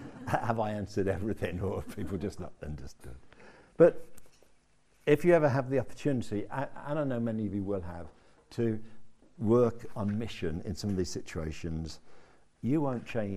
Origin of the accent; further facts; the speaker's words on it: Birmingham, West Midlands, United Kingdom; I'm from Birmingham, so we fast.